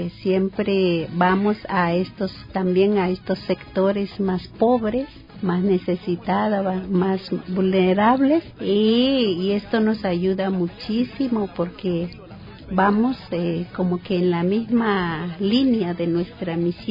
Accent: Guatemala; Yo soy de Guatemala, soy guatemalteca. Y tengo un tiempito aquí, le llamo yo, porque llevo 4 años aquí.

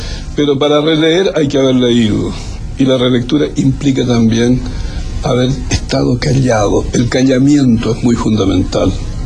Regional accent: Lebu, Biobío, Chile; cuando estaba tronando y relampagueando encima de mi casa pobre allá de mi tierra de Lebu

